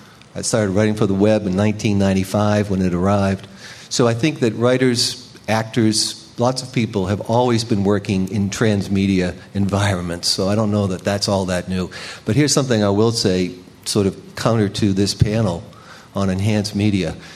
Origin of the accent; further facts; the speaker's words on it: Ireland; I'm an Irishman